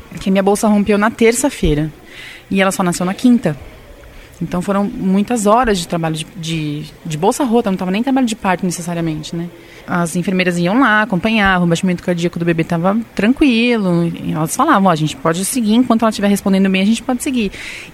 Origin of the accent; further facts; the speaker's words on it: São Paulo, Brazil; now in Maringá, Brazil; Eu sou de São Paulo, moro em Maringá há 10 anos. Vim para cá atrás de marido, assim. Ele quis vir e eu vim atrás.